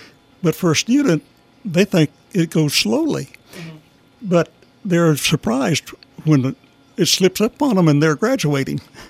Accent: Cadiz, Kentucky, United States; Cadiz, Kentucky.

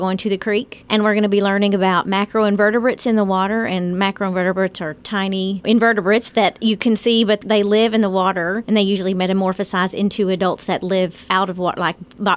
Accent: Yellville, Arkansas, United States; I was born and raised in Yellville, but okay.

